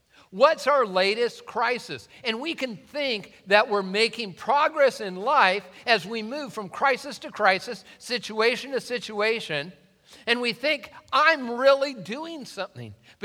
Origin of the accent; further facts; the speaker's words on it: Tacoma, Washington, United States; Now, growing up in Tacoma, I was faced with a dilemma. Do I leave them out for cultural acceptance? Or do I get these babies fixed?